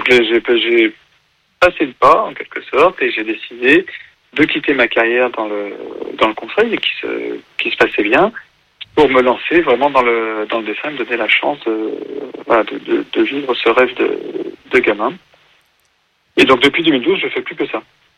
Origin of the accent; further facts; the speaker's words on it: Lyon, Auvergne-Rhône-Alpes, France; J'ai 48 ans. Je n'habite pas du tout vers Angers ou même dans l'Ouest. Moi, je suis lyonnais d'origine et j'habite en Bourgogne aujourd'hui.